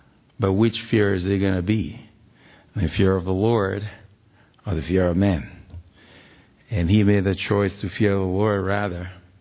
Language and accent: English; Nigeria; I was born in Nigeria. I grew up in a village where for the first 18 years of my life, we had no electricity, no civilization.